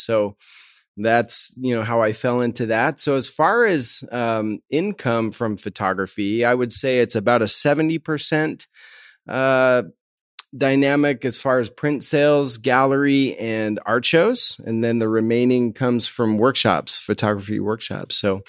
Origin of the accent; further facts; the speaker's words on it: Utah, United States; from Utah.